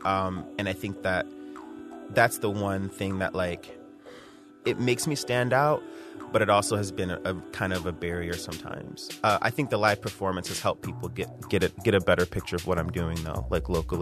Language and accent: English; Flint, Michigan, United States; also born or lived in Nigeria / Germany / England; I came back and went to high school in Flint